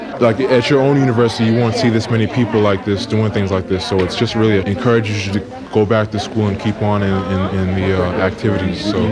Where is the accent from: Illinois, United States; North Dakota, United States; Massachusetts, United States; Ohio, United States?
Massachusetts, United States; Boston